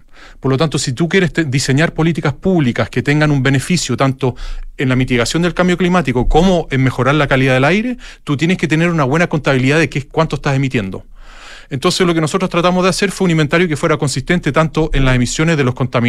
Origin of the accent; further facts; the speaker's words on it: Santiago, Santiago Metropolitan Region, Chile; Eso es lo que a uno como santiaguino quizás habría pensado